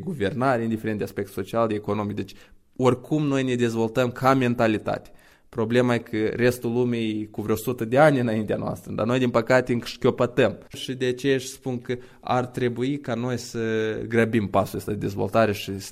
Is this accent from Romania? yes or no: no; Moldova; Sunt mândru de țara mea, de pământul meu. Sunt mândru de faptul că sunt moldovean